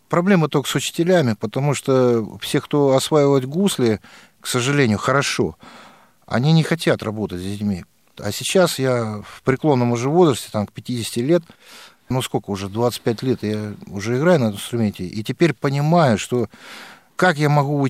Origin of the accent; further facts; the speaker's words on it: Zaporizhzhia Oblast, Ukraine; born there; Родился я в Запорожской области на Украине